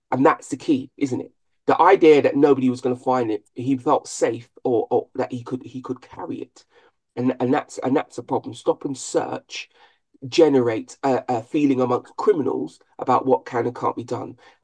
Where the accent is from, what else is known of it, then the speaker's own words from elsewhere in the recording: London, United Kingdom; I was born and raised in London.